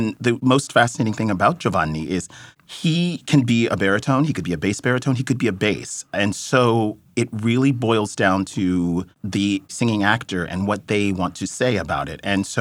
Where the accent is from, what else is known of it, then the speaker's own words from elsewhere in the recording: Columbus, Ohio, United States; Originally, I'm from Columbus, Ohio.